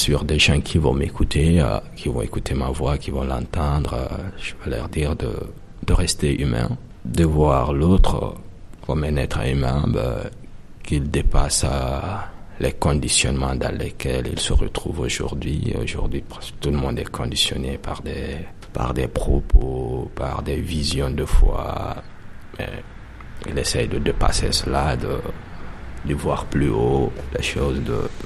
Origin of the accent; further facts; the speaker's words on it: Guinea; now in France; pourquoi j'ai quitté la Guinée